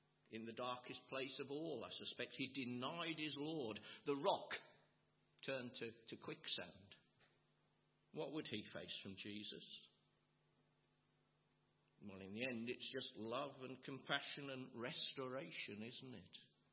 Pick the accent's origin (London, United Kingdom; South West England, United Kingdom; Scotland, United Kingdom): South West England, United Kingdom; born there; I was born in South Devon. We had family there